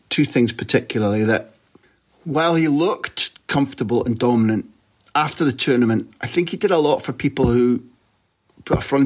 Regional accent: Scotland, United Kingdom; I'm a Scot.

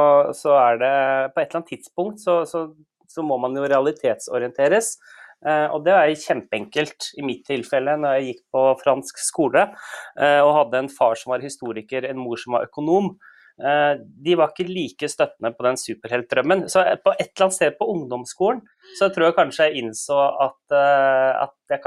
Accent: Japan; also born or lived in United States; Jeg vokste delvis opp i Japan med Power Rangers og Godzilla. Født i USA

